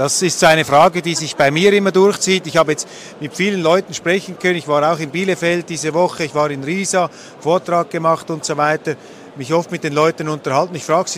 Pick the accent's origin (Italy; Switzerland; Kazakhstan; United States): Switzerland; Als Schweizer